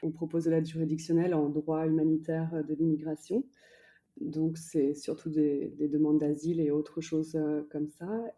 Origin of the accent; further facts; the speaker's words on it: France; also born or lived in United States; now in New York, United States; je suis belge d'origine, née aux États-Unis et ayant grandi en France. J'habite depuis 13 ans maintenant à New York avec mon mari qui est péruvien.